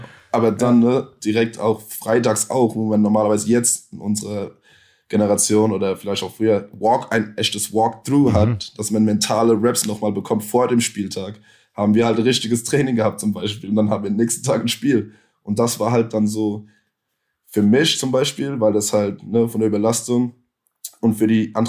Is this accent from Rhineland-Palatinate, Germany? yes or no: yes; Kaiserslautern, Rhineland-Palatinate, Germany; Ich komme aus Kaiserslautern, ne?